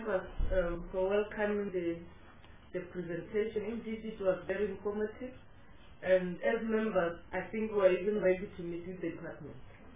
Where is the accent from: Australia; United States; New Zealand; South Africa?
South Africa; Limpopo; Hey, I'm coming from Limpopo.